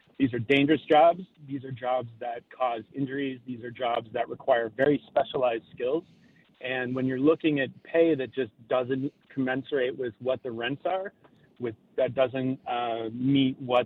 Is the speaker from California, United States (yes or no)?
no; Breckenridge, Colorado, United States; my hometown is Breckenridge, Colorado, and I spent a lot of time working in restaurants